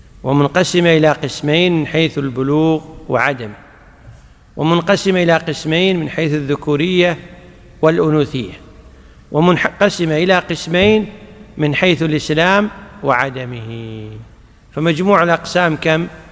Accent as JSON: {"language": "Arabic", "country": "Kuwait", "said": "عندنا في الكويت ما يعتبرون بالإبل، إنما اعتبروه بالدنانير القائمة مقام الذهب والفضة."}